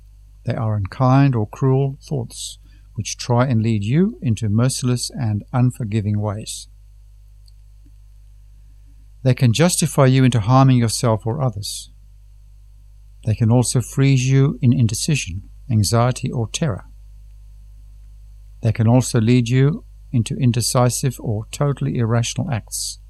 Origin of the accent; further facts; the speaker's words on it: Tanzania; Greetings … from Tanzania.